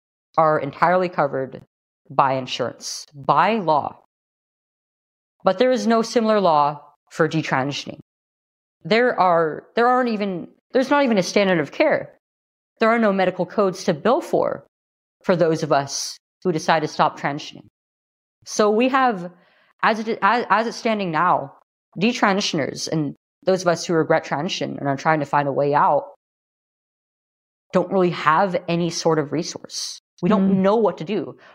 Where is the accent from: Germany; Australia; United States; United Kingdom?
United States; California; Here in California, my home state